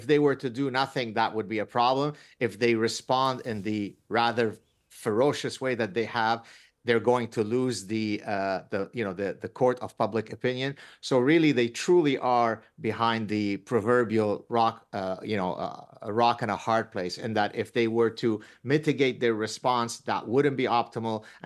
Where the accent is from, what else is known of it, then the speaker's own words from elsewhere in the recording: Lebanon; the people who wanted to kill us when I grew up in Lebanon